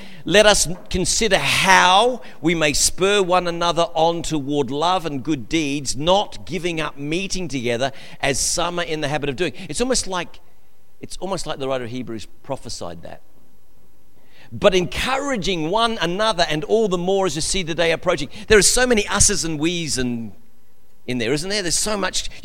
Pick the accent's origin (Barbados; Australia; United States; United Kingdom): Australia; Christie's Beach, South Australia; I mean, I remember growing up in Christie's Beach, and everyone in the street knew everybody.